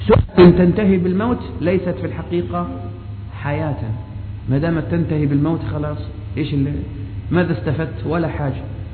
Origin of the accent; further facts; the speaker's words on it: Upper Egypt, Egypt; عشان عندنا في الصعيد بيضة يعني دحية،